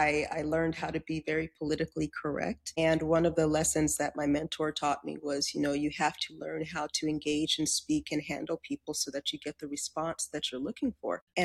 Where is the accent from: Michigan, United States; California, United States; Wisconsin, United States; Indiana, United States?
California, United States; moved away; I was born and raised in California. I came out to Texas in 2002, and I'm an official transplant now.